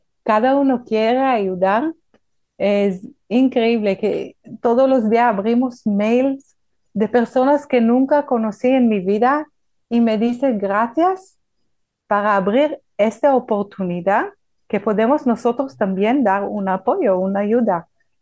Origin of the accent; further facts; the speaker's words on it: Israel; Spanish is a second language; moved away; soy israelí, soy kibutznik.